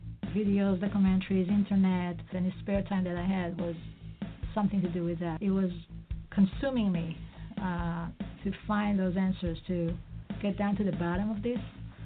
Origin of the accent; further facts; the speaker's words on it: Israel; I grew up in Israel, secular family. Of course, we did the holidays and like everybody in Israel does.